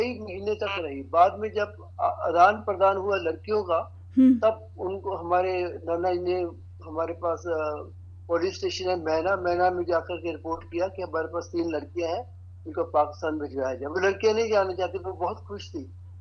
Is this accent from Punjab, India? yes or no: yes; Moga, Punjab, India; हाँ, उस टाइम में मेरी आयु लगभग 6 वर्ष की थी और हम लोग गांव में रहते थे। मेरा गांव है मोगा, मोगा डिस्ट्रिक्ट आजकल पड़ता है